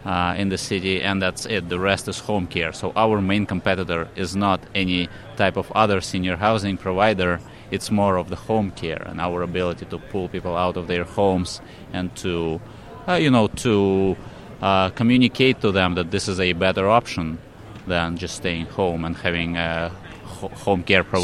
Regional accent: Russia; accent: Russian; English is a second language; also born or lived in United States; by my accent you can hear I'm not entirely from the United States. So I'm Russian origin, and I spent some 5 years in the States.

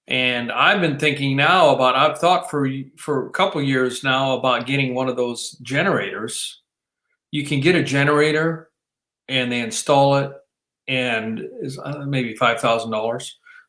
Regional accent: South Dakota, United States; I mean, yes, I was born and raised in South Dakota, but I don't like that cold weather.

